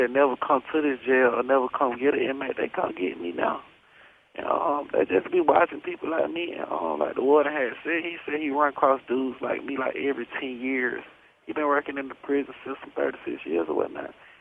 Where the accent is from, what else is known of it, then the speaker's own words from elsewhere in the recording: Atlanta, Georgia, United States; I'm an original Atlanta kid. You know what I'm saying? I was born in Grady Memorial Hospital. I'm from a neighborhood called The Bluff, when The Bluff was The Bluff.